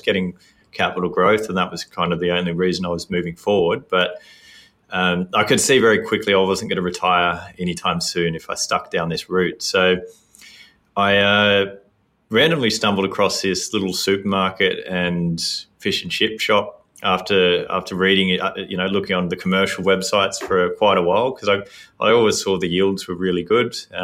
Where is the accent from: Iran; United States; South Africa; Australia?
Australia; Sydney, New South Wales; I was an engineer in Sydney, so born and raised in Sydney